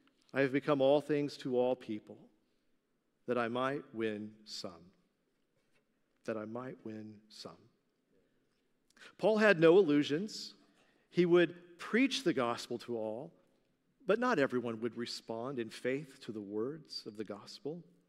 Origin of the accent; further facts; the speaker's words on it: Arkansas, United States; because I was raised in Arkansas